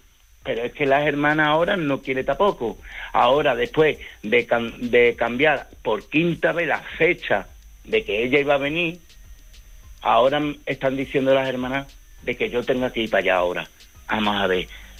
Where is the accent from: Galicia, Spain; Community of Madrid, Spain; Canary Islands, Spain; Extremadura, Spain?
Extremadura, Spain; Badajoz; Yo soy de Badajoz.